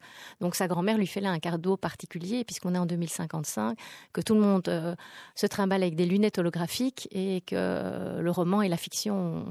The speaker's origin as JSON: {"language": "French", "country": "Belgium", "said": "comme on dit chez nous en Belgique, chipoté, hein, pour trouver avec qui."}